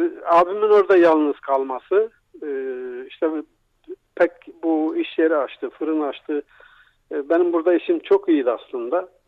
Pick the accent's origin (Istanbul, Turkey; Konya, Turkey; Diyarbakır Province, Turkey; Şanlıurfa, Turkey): Konya, Turkey; Ereğli; moved away as an adult; now in Nuremberg, Germany; Konya Ereğli'denim. Doğum yerim burası. İlk işimi, mesleğimi burada yaptım.